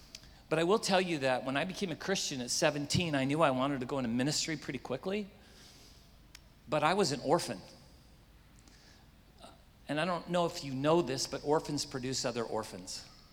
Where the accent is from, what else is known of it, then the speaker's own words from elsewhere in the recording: South Africa; We are from South Africa, so we're African Americans, as you can tell.